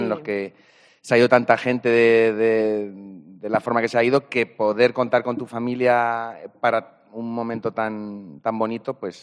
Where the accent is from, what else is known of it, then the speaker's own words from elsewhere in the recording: Mota del Cuervo, Castilla-La Mancha, Spain; con la cuna del pueblo, de la Mota, de Mota del Cuervo, que es de donde soy.